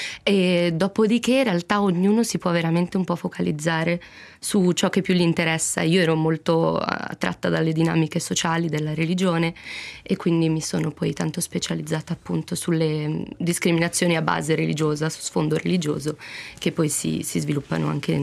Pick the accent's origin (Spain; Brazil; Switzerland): Switzerland